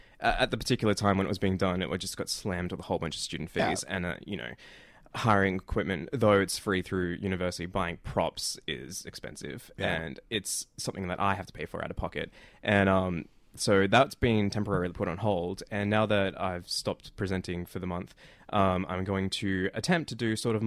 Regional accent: Northern Territory, Australia; Yes, I grew up in the Northern Territory.

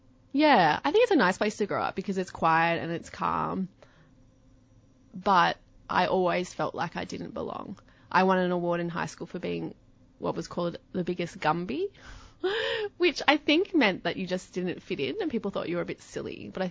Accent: Canberra, Australian Capital Territory, Australia; I know growing up in Canberra, there was no queer group.

